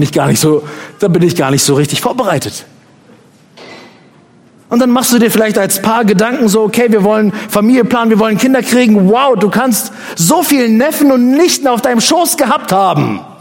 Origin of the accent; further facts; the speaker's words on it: Northern Germany, Germany; Das ist mein Heimatort gewesen in Norddeutschland. Ich kannte die Straßen in- und auswendig.